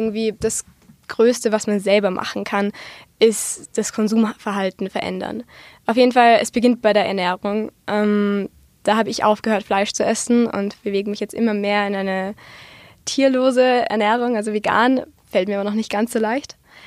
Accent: Austria; bei uns in Österreich in allen Hauptstädten von den Bundesländern

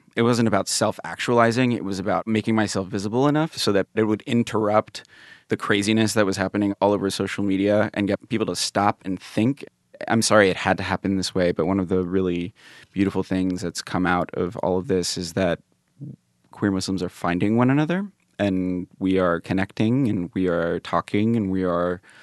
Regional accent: Virginia, United States; born there; I was born in Virginia.

